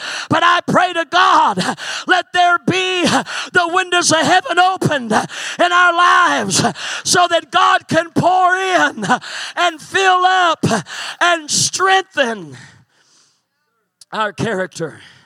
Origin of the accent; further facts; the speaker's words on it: the Ozarks, United States; see, I grew up in the Ozarks, and we had something that was called a fox hunt.